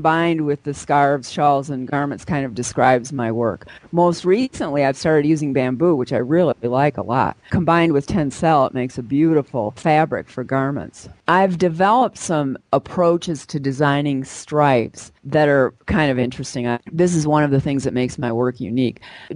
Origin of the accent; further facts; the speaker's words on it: Wilsow, Montana, United States; I'm from Wilsow, Montana.